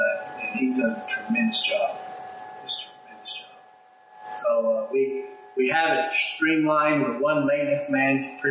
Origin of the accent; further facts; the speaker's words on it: Fort Worth, Texas, United States; Well, I was raised in Cowtown, Fort Worth, Texas.